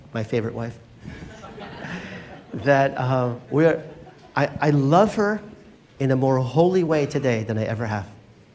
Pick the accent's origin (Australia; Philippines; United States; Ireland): Philippines; I am Filipino.